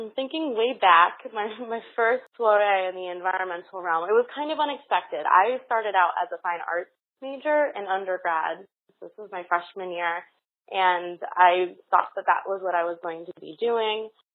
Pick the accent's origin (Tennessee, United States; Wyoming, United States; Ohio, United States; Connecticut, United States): Connecticut, United States; now in New York City, United States; But I grew up in Connecticut, and I'm based here in New York City now and have been loving it.